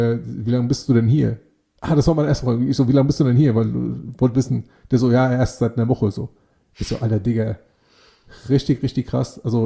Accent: Greece; now in Wiesbaden, Germany; ich wohne in Wiesbaden, ne, ursprünglich aus Griechenland.

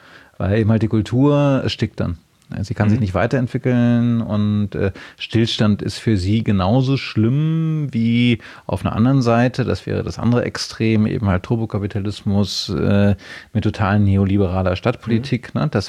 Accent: Hamburg, Germany; now in Berlin, Germany; gerade kann ich das als Hamburger mit Berliner Migrationshintergrund sehr gut erkennen

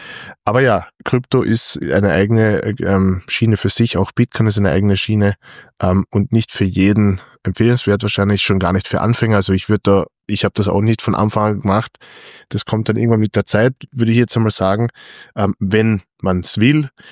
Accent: Austria; Also einer der wenigen technischen Player bei uns in Österreich, weil wir haben ja nicht so viele technische Unternehmen, die an der Börse notiert sind.

